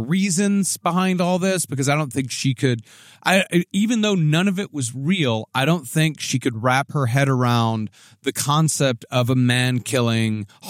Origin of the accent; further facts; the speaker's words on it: Texas, United States; I mean, I know this from growing up in Texas.